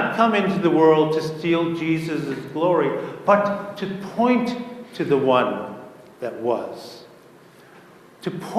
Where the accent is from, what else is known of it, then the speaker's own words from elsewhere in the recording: Cleveland, Ohio, United States; And I'm from Cleveland, Ohio, and it's even darker and bleaker at this time of year.